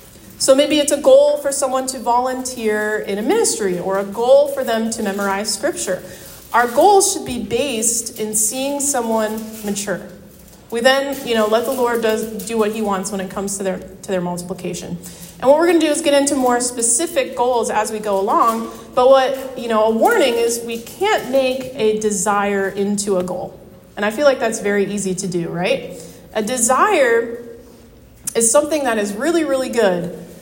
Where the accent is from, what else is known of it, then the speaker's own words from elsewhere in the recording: Columbus, Ohio, United States; I am a church kid, born and raised in Columbus, Ohio.